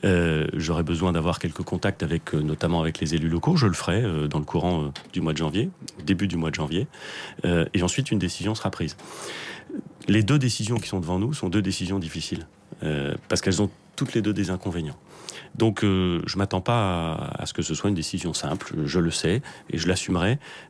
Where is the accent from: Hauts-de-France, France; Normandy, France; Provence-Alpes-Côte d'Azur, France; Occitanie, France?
Normandy, France; Que je suis normand.